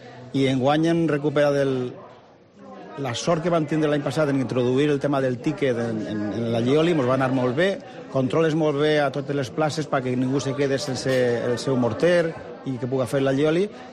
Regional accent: Vila-real, Valencian Community, Spain; Així és que som de Vila-real

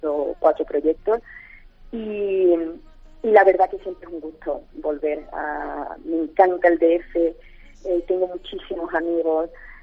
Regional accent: Spain; mi casa y mi tierra y mi familia y mis amigos de toda la vida pues están aquí, ¿no? Entonces, y además quería que mis hijos echaran raíces en España.

